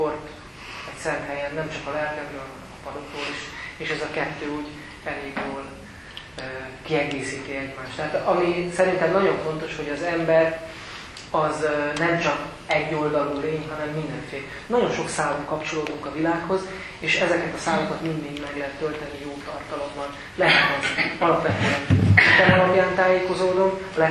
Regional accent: Makó, Csongrád-Csanád, Hungary; de egyébként dél-alföldi származású vagyok, Makóról származom

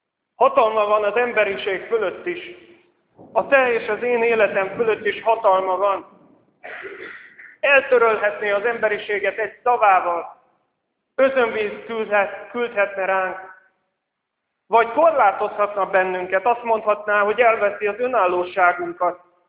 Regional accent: Budapest, Hungary; és pestiként mondom ezt

